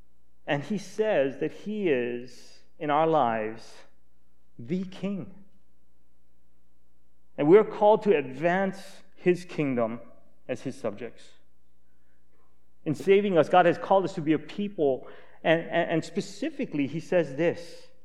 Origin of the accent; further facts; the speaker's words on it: Hawaii, United States; As you guys know, I'm from Hawaii. Either that or my English isn't very proper and I have a bad accent. But you guys probably know that I come from Hawaii.